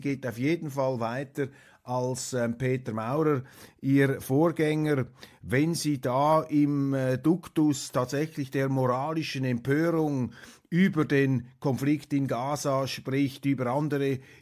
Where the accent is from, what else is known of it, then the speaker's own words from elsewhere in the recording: Switzerland; Als Schweizer müssen wir sowieso immer wieder realisieren, dass wir nur ein sehr begrenztes Verständnis dieser kriegerischen und politischen Zusammenhänge haben